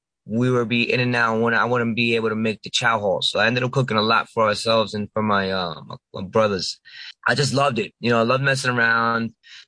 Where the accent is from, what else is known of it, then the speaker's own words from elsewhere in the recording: United States; I was born and raised in Sullivan County. I did a stint for about 6 years in the Army.